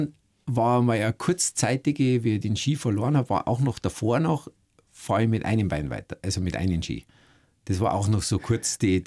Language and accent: German; Schliersee, Bavaria, Germany; meine Familie und meine Heimat am Schliersee.